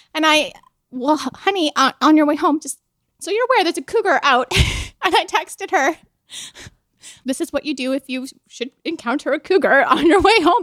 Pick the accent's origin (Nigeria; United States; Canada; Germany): Canada; See, we know. Yeah. We're Canadian.